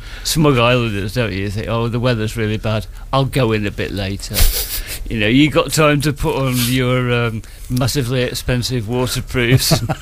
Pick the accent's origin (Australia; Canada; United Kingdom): United Kingdom; Manchester, North West England; I'm from Manchester.